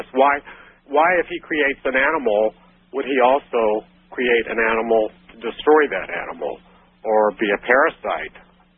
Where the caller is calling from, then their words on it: California, United States; I'm calling from Southern California.